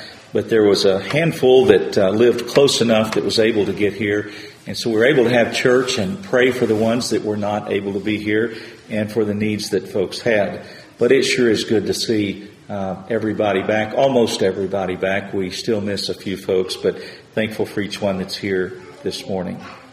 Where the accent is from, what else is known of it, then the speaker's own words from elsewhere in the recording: Texas, United States; now in North Carolina, United States; Where I grew up in West Texas, a lot of times the grass looked dead